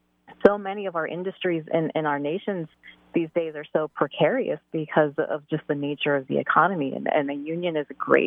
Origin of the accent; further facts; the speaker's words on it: United States; That makes me feel terrible as not just a mom, but as an American.